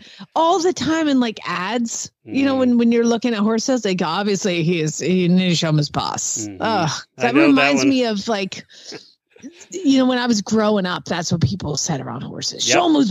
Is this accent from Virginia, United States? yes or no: no; Atlanta, Georgia, United States; I do remember, too, growing up in Atlanta when people would say, oh, can I come out and ride your horse?